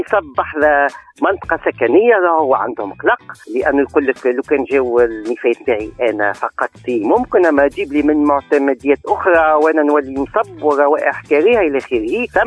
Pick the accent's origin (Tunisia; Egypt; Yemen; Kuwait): Tunisia; شركة الحمد لله عندنا في تونس سوتيوب نجم ريكوبير الزيوت